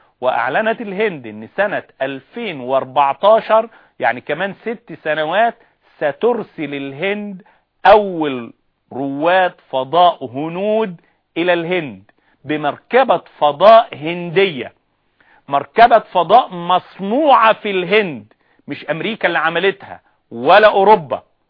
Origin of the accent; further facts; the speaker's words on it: Egypt; عندنا في مصر لما حد يحب يتريق على حد يقول له هو أنا هندي؟